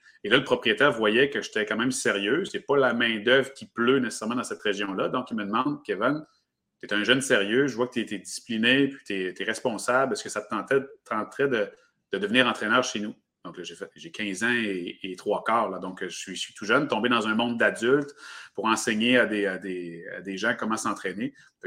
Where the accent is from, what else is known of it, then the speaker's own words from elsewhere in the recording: Baie-Comeau, Quebec, Canada; je viens de Baie-Comeau sur la Côte-Nord, puis il n'y avait pas de kinésiologue à l'époque à cet endroit-là, puis il doit en avoir très peu en ce moment, c'est quand même une région éloignée.